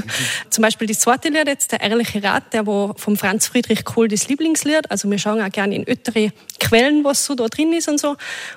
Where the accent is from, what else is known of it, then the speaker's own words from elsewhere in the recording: Auffach, Tyrol, Austria; Wir kommen aus der Wütschnau. In dem Fall kommt der Matthias und die Franziska aus Oberau und ich eigentlich aus Auffach.